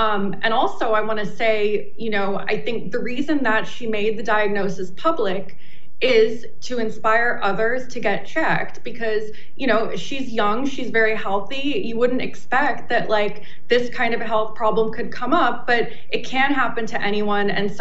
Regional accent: California, United States; And I'm one of those people, by the way. I'm from California.

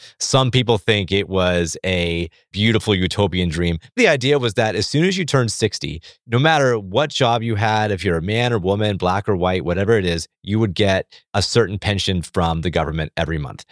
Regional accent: Florida, United States; I'm from Florida. I grew up surrounded by older people

